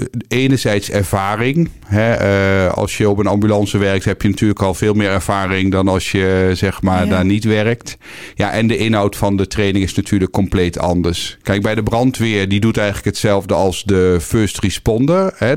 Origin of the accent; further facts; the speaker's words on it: Kampen, Overijssel, Netherlands; kwam ik bij het Rode Kruis in Kampen. Dus daar waar ik ben opgegroeid.